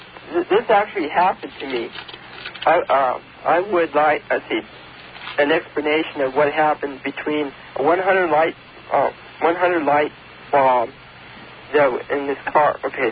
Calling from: California, United States; From Northern California.

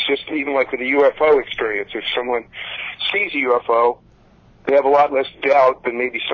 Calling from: California, United States; I'm calling from California.

